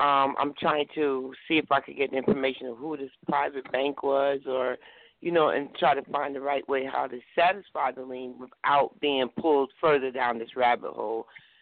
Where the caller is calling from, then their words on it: New Jersey, United States; I'm calling from New Jersey.